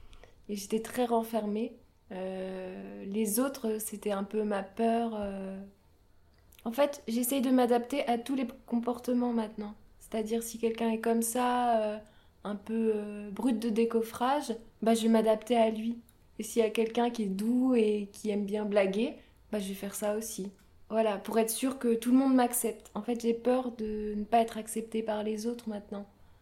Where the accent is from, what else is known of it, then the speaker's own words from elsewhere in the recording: Orléans, Centre-Val de Loire, France; moved away; J'ai 22 ans. Je viens d'Orléans. Et je suis partie de ma ville natale pour faire mes études en art du spectacle.